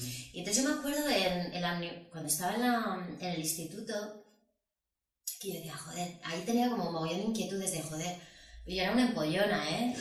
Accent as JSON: {"language": "Spanish", "country": "Spain", "tie": "born there", "said": "mis padres son marroquíes, bueno, yo también me considero marroquí, aunque nací en España, siento que, bueno, son unas raíces pues muy fuertes, ¿no? Y entonces tengo mucha familia repartida por Europa"}